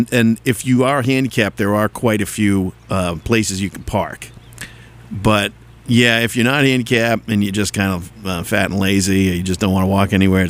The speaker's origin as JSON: {"language": "English", "town": "Boston", "region": "Massachusetts", "country": "United States", "said": "It's a freckle. I'm from Boston."}